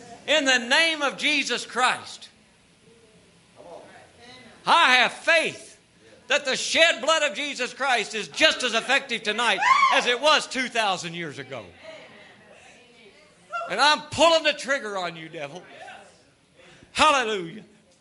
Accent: Kentucky, United States; I'm from Kentucky. We're going to keep this simple.

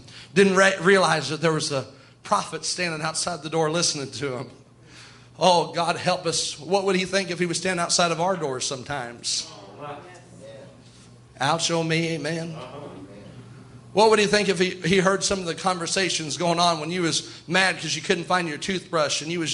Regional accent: United States; Yet I can't remember it, but because I'm an American, I was represented there.

